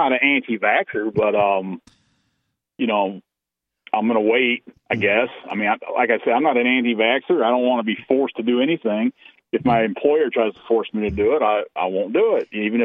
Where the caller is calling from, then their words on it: Grand Rapids, Michigan, United States; Grand Rapids, Michigan.